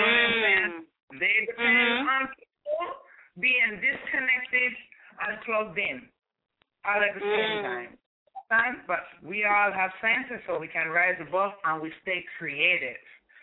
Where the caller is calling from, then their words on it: Lake Worth, Florida, United States; I'm calling from Lake Worth, Florida.